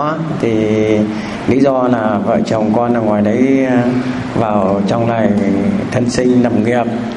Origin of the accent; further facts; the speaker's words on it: Phat Diem, Ninh Binh, Vietnam; moved away as an adult; Con quê Phát Diệm. Ừ. Bùi Chu Phát Diệm.